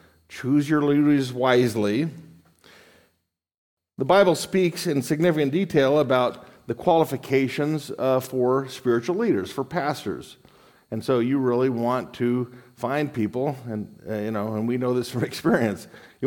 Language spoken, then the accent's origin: English; Las Vegas, Nevada, United States; born there; Now, you know, I was born in Nevada, Las Vegas